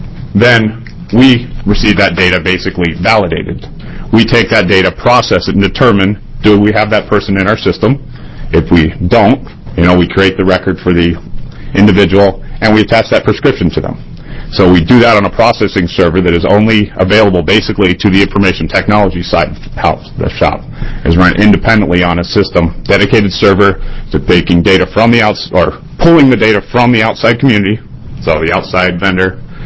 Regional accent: Beaverton, Oregon, United States; So, I'm a son of Oregon. I grew up in Beaverton, graduated from Sunset High School, Eagle Scout, all that stuff. Went off back east to college at Johns Hopkins

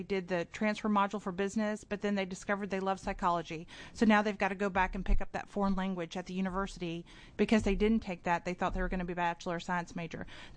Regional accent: Tennessee, United States; And with all the talk of Tennessee, since that is my home state and I grew up there

